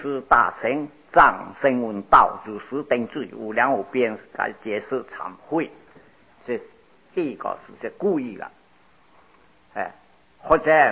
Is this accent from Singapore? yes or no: no; China; 我们中国人啊不会明地的我们都有床啊有什么东西啊这是中国人的